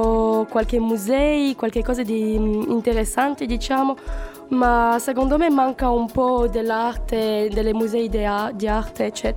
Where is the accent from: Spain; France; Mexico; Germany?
France; Italian is a second language; now in Cagliari, Italy; Vengo dalla Francia.